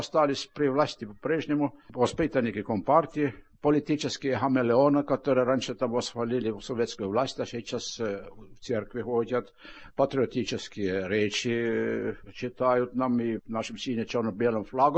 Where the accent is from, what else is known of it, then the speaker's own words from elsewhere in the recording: Estonia; Я эстонец.